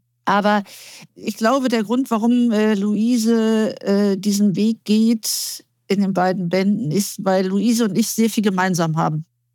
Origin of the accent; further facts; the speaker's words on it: Hamburg, Germany; born there; ich bin gebürtige Hamburgerin. Also ich bin eine Hanseatin mit Leib und Seele, auch wenn ich aktuell in der Nähe von Hamburg wohne und nicht direkt in Hamburg.